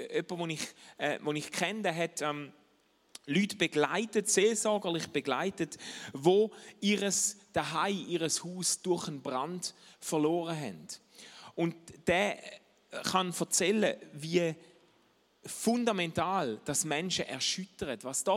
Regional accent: Schaffhausen, Switzerland; ich bin eigentlich Schaffhauser, gell? Man hört es nicht mehr, aber.

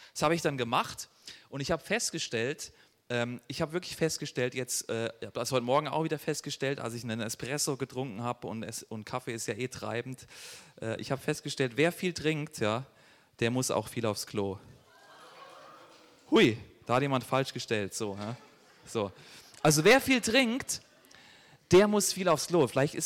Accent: Germany; ich bin Deutscher

